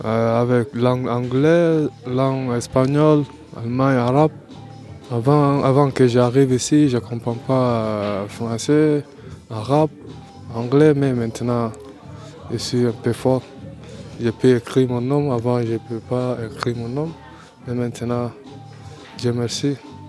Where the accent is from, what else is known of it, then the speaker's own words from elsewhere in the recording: Mali; Je viens de Mali.